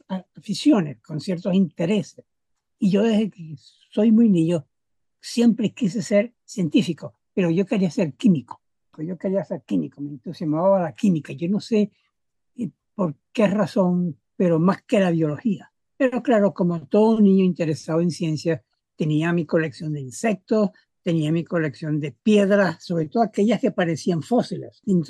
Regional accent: Maracaibo, Zulia, Venezuela; Yo nací en Maracaibo y realmente hice todos mis estudios, tanto de primaria, bachillerato y universidad en Maracaibo.

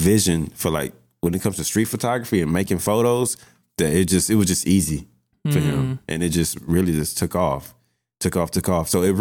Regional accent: Queens, New York, United States; Like we're both from Queens.

